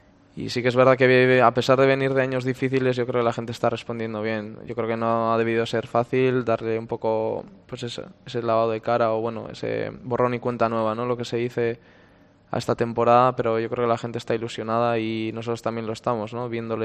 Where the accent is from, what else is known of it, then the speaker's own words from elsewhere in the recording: Barakaldo, Basque Country, Spain; al final yo de Baracaldo, mi pueblo está a 40 minutos aproximadamente